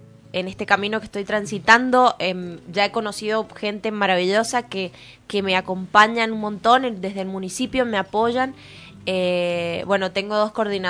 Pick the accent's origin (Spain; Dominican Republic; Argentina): Argentina; Mendoza; es lo que nos caracteriza como mendocinos.